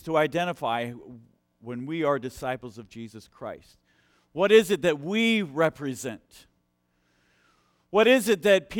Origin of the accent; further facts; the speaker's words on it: Colombia; now in Long Island, United States; I was born in Columbia, South America, but I've lived here 26 years.